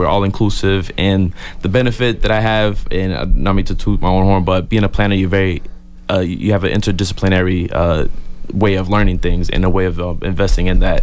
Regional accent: Brockton, Massachusetts, United States; And I know how hard it was for me growing up in Brockton, coming up in a single family household.

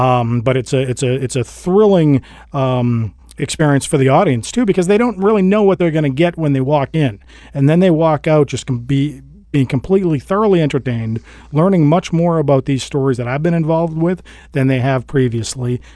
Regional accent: Massachusetts, United States; I grew up on Cape Cod, and that's where I stayed until I was a teenager.

